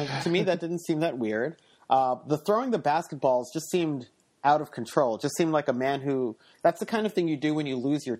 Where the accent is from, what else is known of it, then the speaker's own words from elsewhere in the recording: United States; I'm American raised.